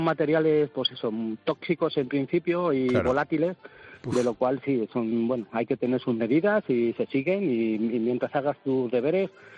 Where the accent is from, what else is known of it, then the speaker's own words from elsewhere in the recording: San Agustín de Guadalix, Community of Madrid, Spain; venir todos los años a mi pueblo, a San Agustín de Guadalix.